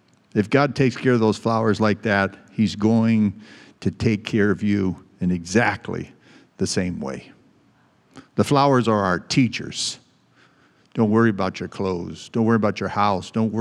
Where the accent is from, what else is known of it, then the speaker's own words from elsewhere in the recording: California, United States; So when you leave Los Angeles driving to where I was raised in San Joaquin Valley, you have to cross pretty good mountain range.